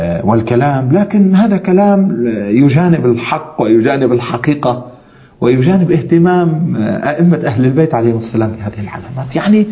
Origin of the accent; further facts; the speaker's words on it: Yemen; ولا عندنا في اليمن ملايين اليمانيين